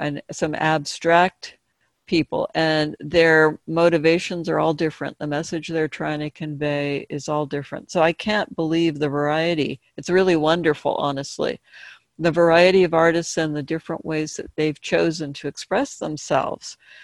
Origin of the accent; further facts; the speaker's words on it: Butano Canyon, California, United States; I'm also from Butte-No Canyon, and it's a lovely and wonderful place.